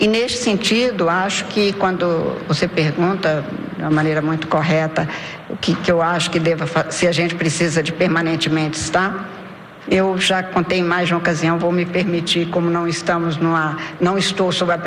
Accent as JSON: {"language": "Portuguese", "region": "Minas Gerais", "country": "Brazil", "said": "eu sou do norte de Minas, uma região tórrida em que era muito difícil fazer nascer uma rosa"}